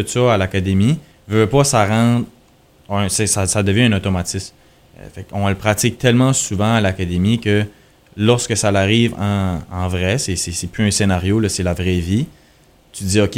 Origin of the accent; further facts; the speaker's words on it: Edmonton, Alberta, Canada; moi, j'ai grandi à Edmonton, tu sais, c'est sûr que je connais quand même beaucoup de monde ici.